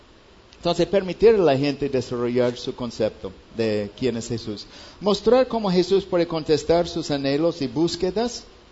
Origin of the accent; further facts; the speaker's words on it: United States; Yo vengo de una porción de los Estados Unidos donde la cosecha es breve. Cosecha de trigo en mi parte de los Estados Unidos dura tal vez una semana.